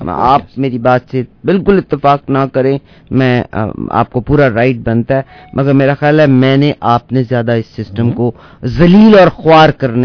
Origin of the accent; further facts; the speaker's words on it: Pakistan; My only affiliation is with Pakistan, that is my first لو. میں نے تعلیم وہاں سے حاصل کی, میرا بچپن وہاں پہ گزرا, میری تمام بچپن کی یادیں اس جگہ سے وابستہ ہیں